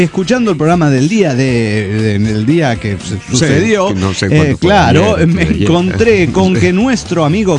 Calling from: Tuxtla Gutiérrez, Chiapas, Mexico; de Tuzla Gutiérrez, Chiapas, México.

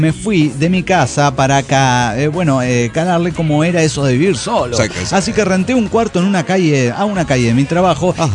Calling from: Cabo San Lucas, Baja California Sur, Mexico; de Cabo San Lucas, México.

